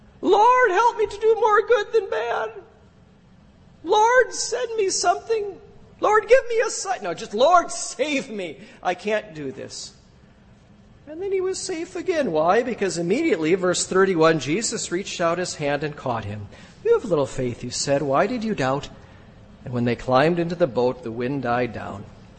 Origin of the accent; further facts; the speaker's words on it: United States; After all, I'm American.